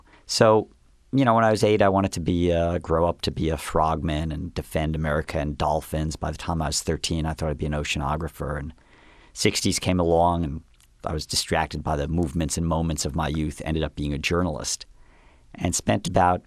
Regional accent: New York, United States; I grew up on Long Island Sound in New York. We had the swamps behind PS 98 where we used to build reed forts and go out diving into the sound.

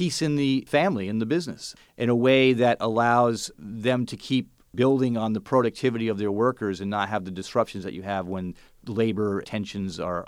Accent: California, United States; In California, I'm from the Bay Area.

